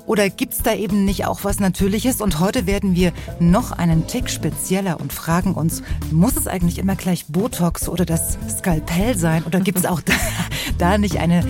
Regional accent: East Germany, Germany; da wo ich herkomme aus dem Osten

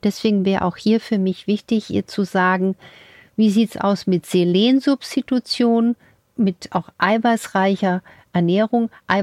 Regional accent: Saarland, Germany; So isst man das bei mir zu Hause, ne, in der Region, wo ich geboren bin, im Saarland.

